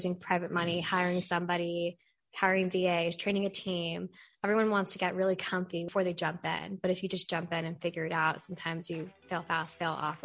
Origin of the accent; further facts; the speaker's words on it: California, United States; moved away as an adult; now in Cincinnati, United States; So I'm originally from California.